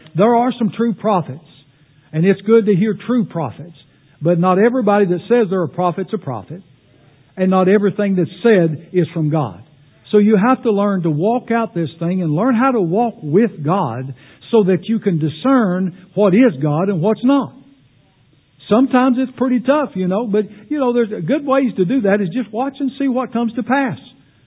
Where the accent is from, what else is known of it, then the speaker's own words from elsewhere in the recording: Kentucky, United States; I was from Magoffin County.